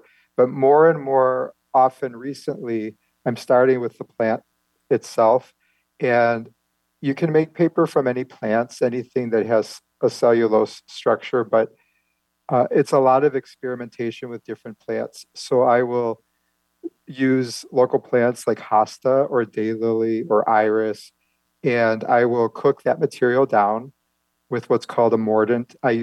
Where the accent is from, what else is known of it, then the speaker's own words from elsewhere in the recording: Cleveland, Ohio, United States; So I grew up in the Cleveland, Ohio area, and I had always taken art classes and been interested in art